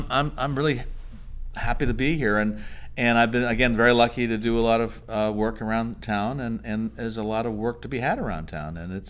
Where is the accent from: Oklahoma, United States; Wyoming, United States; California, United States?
California, United States; Los Angeles; Well, originally I'm from Los Angeles, and I went back to school for my MFA in Cal State University Long Beach in my 40s